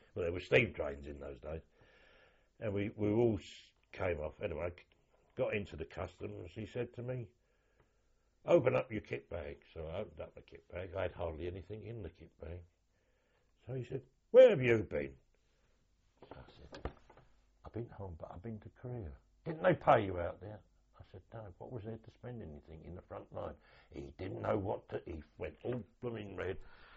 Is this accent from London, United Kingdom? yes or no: yes; London, United Kingdom; I'm from the East End of London.